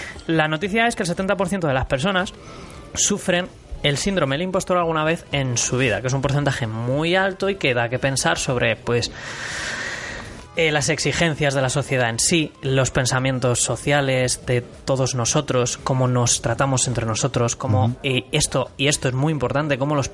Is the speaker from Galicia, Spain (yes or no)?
yes; Castromil, Galicia, Spain; Castromil, en Ourense. En mitad de las puñeteras montañas.